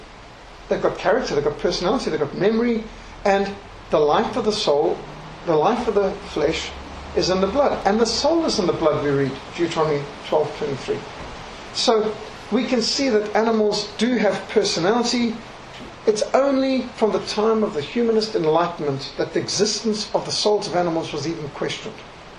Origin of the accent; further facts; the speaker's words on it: Zimbabwe; I'm South African and Rhodesian. I was brought up in Rhodesia.